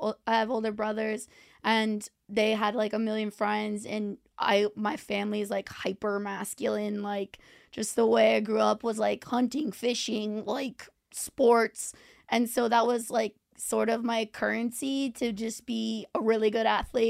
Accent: California, United States; Well, I'm from Orange County, California.

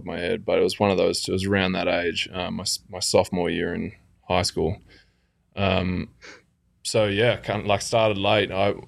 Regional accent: Australia; I'm Australian.

